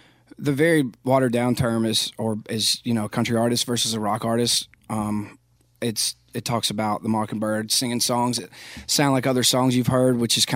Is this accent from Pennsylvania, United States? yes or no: no; Philadelphia, Mississippi, United States; bands and stuff in this little small town. And so a lot of people, rock and roll was really big in my hometown, for sure.